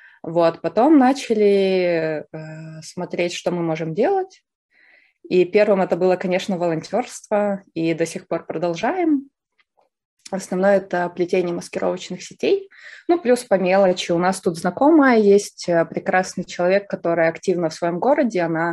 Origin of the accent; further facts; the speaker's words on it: Ukraine; Кто я? Я украинка.